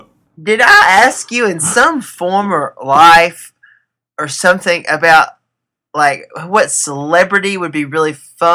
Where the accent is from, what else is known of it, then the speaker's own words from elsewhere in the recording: New York City, New York, United States; I want you to name the five boroughs of my hometown, New York City.